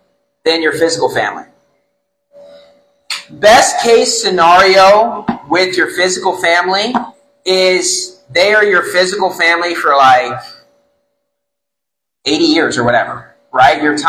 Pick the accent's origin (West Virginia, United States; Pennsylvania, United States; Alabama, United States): West Virginia, United States; I'm allowed to make fun of West Virginia, since I grew up in West Virginia, the hillbilly redneck state of the U.S.